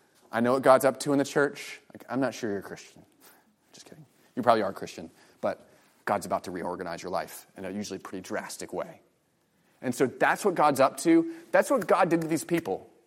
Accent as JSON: {"language": "English", "town": "Virginia Beach", "region": "Virginia", "country": "United States", "tie": "born or raised there", "said": "And I know kind of military, I grew up in Virginia Beach."}